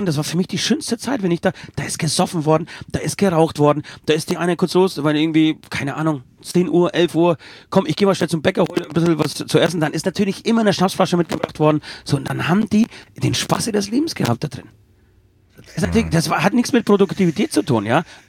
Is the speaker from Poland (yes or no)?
yes; Silesian Voivodeship, Poland; ihr wisst ja, ich komme ja aus Oberschlesien